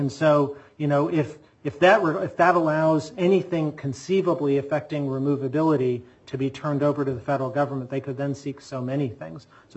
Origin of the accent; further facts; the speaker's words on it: Chicago, Illinois, United States; where I grew up in Chicago, were driving to Wisconsin because the drinking age was different